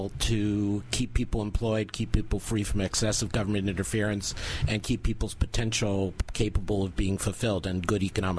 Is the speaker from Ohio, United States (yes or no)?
no; Massachusetts, United States; I grew up outside Boston